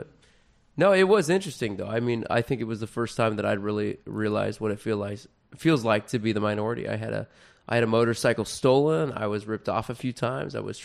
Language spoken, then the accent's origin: English; Portland, Indiana, United States; No, and it's interesting. Like, I grew up in Portland, Indiana. I went to Bloomington.